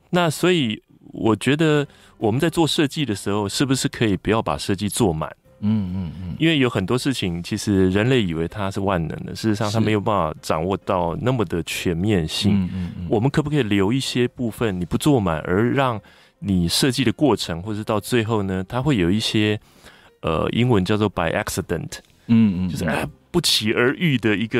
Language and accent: Chinese; Nantou County, Taiwan; born there; 我55年次，我是出生在南投那个小镇里头。